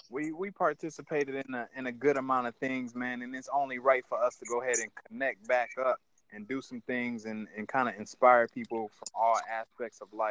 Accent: Grand Rapids, Michigan, United States; I'm originally from Grand Rapids, so. Well, not really from Grand Rapids. I'm from Benton Harbor, but I was born and raised in Grand Rapids.

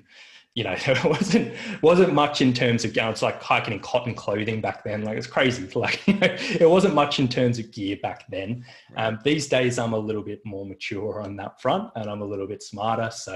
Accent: Australia; as an Aussie, it's a real big deal for us to hear about the stories and what everyone went through.

